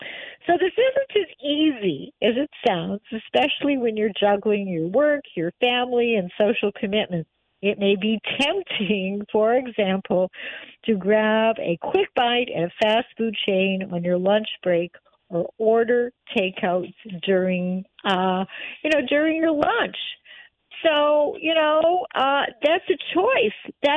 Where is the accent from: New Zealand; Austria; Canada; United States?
Canada; I am Canadian. I have dual citizenship, but spent most of my life and was born in Canada.